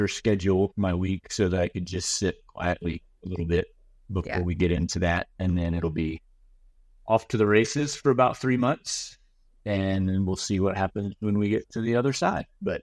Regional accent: North Carolina, United States; the foreign missions program at the church where I grew up in North Carolina started

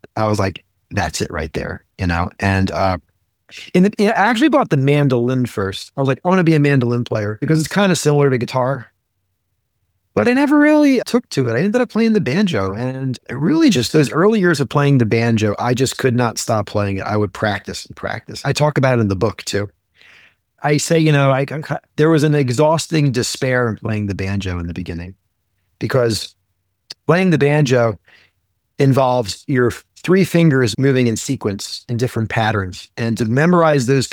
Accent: Philadelphia, Pennsylvania, United States; I'm a Jew from Philadelphia

